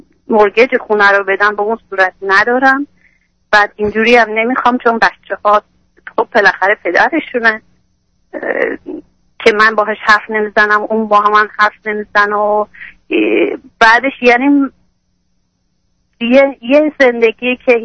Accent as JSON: {"language": "Persian", "country": "Iran", "moved": "yes", "said": "حتی از ایران اومدم اینجا، ولی تا حالا نتونستم برای خودم هیچ کاری بکنم"}